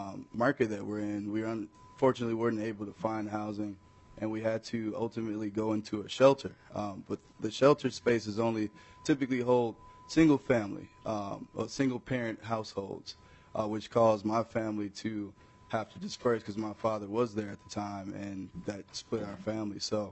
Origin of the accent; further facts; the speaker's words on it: Chicago, Illinois, United States; now in Minnesota, United States; I'm coming from Chicago, being a Chicago native, transitioning as my family. It took a leap of faith for us to come to Minnesota